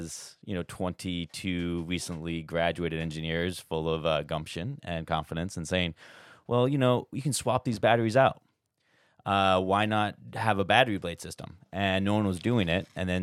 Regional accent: Idaho, United States; So I am from Idaho, and right after college, I had a good college buddy of mine, both mechanical engineers

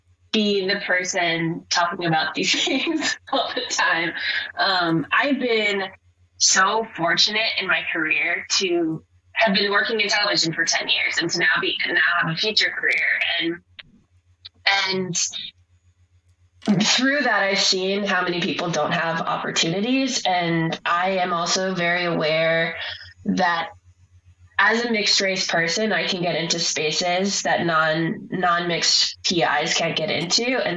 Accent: Long Beach, California, United States; also born or lived in Hawaii; Well, I grew up in Long Beach, actually.

